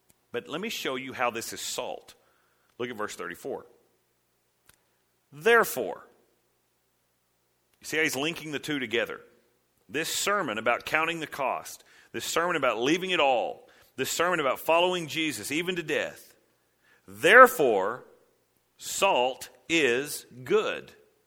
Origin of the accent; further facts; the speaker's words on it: Texas, United States; I don't know if it's legend or not, but because we're from Texas, yeah, it happened, right?